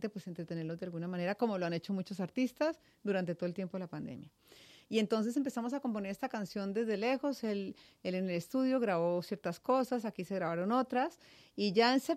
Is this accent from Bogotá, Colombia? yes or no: yes; Bogotá, Colombia; moved away as an adult; now in United States; yo soy colombiana, nací en Bogotá, toda la vida viví en Bogotá, pero en el año 97 me mudé a Nueva York